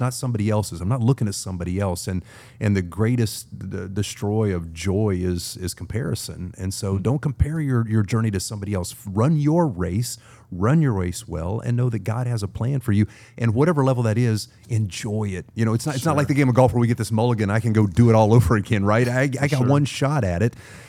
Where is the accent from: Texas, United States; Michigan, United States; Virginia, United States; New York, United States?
Virginia, United States; I grew up in Southwest Virginia, played for the Hall of Fame coach, Bill Pope